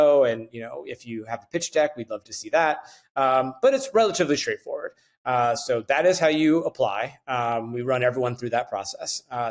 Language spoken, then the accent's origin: English; Illinois, United States; I'm a Midwesterner. You know, I'm a kid who grew up on a corn and soybeans farm in central Illinois, lived in the Midwest my whole life.